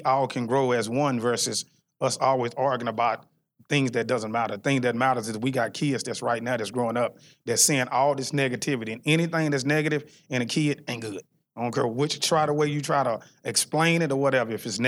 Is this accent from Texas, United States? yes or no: yes; Fort Worth, Texas, United States; We was actually really born and raised in Stop Six. So the police shooting was actually really about 3 or 4 blocks from where we was raised at.